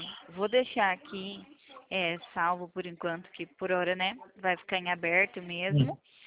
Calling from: Presidente Prudente, São Paulo, Brazil; Eu fico aqui também no interior de São Paulo, em Presidente Prudente.

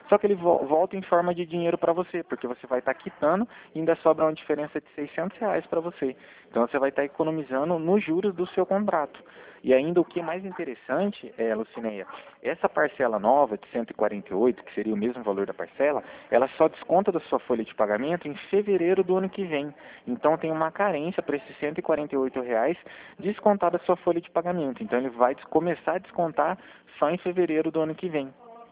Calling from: Cornélio Procópio, Paraná, Brazil; E eu falo de Cornélio Procópio, no Paraná

